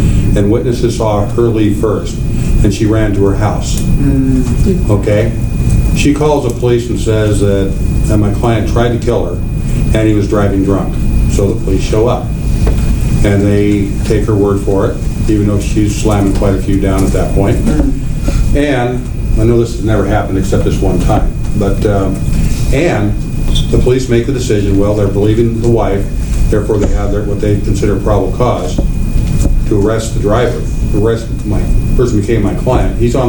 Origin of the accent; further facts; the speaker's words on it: Colorado, United States; but I grew up in Colorado, and that's where I learned to drive.